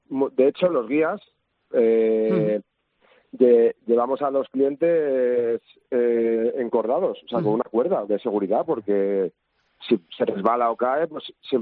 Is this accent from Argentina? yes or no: no; Madrid, Community of Madrid, Spain; estamos aquí en Madrid, que yo soy de Madrid